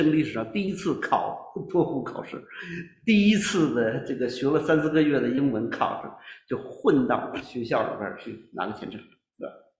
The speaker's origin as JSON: {"language": "Chinese", "country": "China", "tie": "born or raised there", "said": "我说我是在这个中国长大啊，但我不相信共产党"}